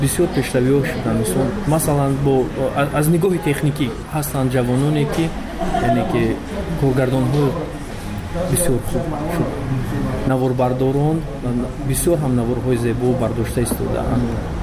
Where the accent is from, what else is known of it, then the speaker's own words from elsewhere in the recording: Tajikistan; moved away; چون که در بیرون از مرز تاجیکستان موسیقی ما رو نزدیکتر میکند به وطنمون.